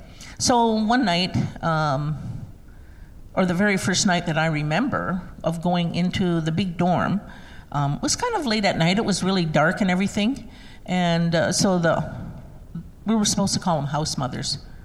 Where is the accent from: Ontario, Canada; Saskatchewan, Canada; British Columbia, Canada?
Ontario, Canada; Six Nations; born there; I was born on Six Nations in Oswegan to a Mohawk dad and a non-Native mother. And we had a very happy life.